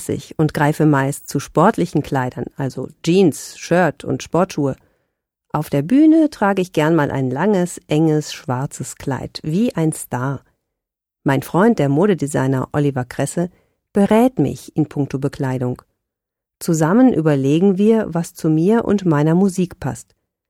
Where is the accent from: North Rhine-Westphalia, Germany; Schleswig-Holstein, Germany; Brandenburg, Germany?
Schleswig-Holstein, Germany; Ich bin auf einem Bauernhof bei Salzau in Schleswig-Holstein aufgewachsen